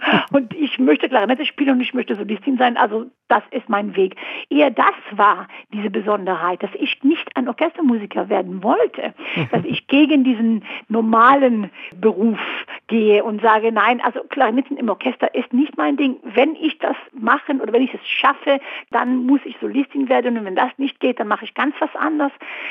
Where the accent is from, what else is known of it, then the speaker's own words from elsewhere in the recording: Israel; now in Hannover, Germany; Also ich habe weniger Jahre in Israel gelebt, als ich in Deutschland gelebt habe. Das ist ein bisschen komisch, weil natürlich Israel ist meine Heimat